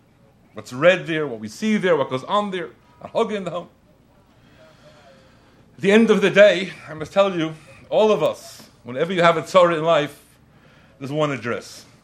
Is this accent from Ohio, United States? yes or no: no; New York City, New York, United States; now in England; The famous story told here in America, where I live in England now, I'm a New Yorker.